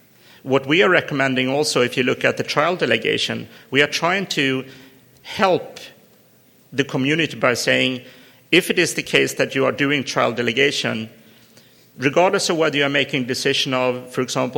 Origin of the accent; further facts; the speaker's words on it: Sweden; English is a second language; because I'm from Sweden and I use those kind of straight language